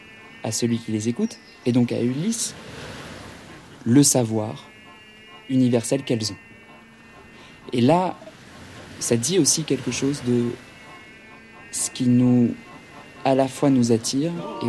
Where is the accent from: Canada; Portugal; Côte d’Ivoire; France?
France; Brittany; parce que je suis breton et qu'on vivait pas très loin de la sublime mer verte et grise quand elle est énervée de Saint-Malo